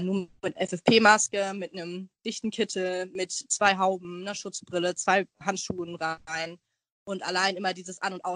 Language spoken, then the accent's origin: German; Hamburg, Germany; also ich bin Hamburgerin, ich wohne sehr, sehr gerne in Hamburg